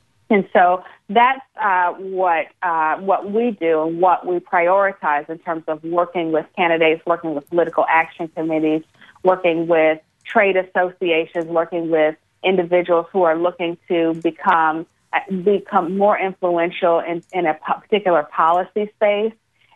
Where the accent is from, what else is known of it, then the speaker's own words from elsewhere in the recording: Gainesville, Florida, United States; I'm from Gainesville, Florida, originally.